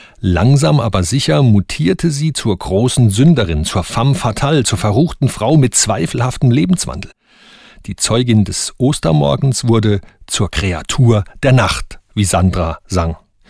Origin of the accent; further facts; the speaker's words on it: Saarland, Germany; born there; hat mich als gebürtigen Saarländer damals ein bisschen stolz gemacht